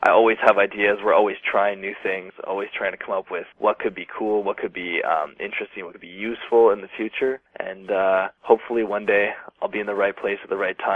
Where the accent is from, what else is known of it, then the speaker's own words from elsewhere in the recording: Ottawa, Ontario, Canada; I'm from Ottawa